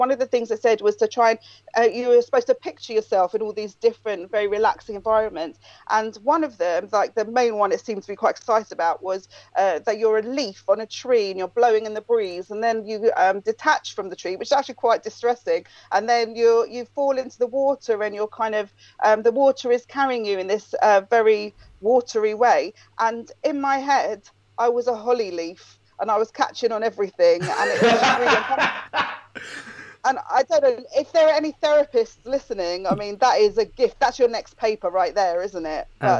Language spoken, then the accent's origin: English; East of England, United Kingdom; now in London, United Kingdom; I'm from Essex and now I live in North London.